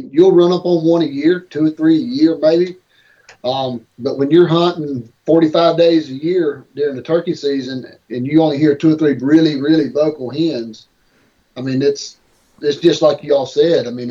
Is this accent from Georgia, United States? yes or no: yes; Georgia, United States; I'm from South Georgia. If I go hunting, I got a gun.